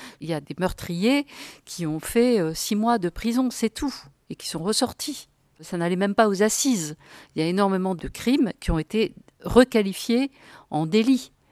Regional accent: France; Oui, on est français, on a toute notre place là. Et pourtant, on est un petit peu différent. Il y a des choses, bah, par exemple, nos parents, effectivement, ils sont musulmans. Et puis nous, bah, on a été éduqués là, dans cette foi-là.

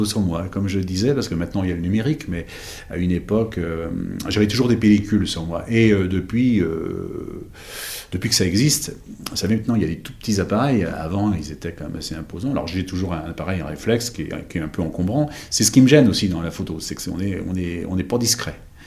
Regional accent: Brittany, France; parce que je suis breton

